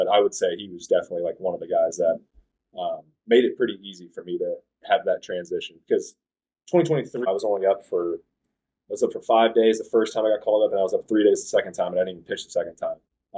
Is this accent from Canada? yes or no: no; Kansas, United States; I was a pretty sheltered kid growing up in Kansas. Went to Aquinas.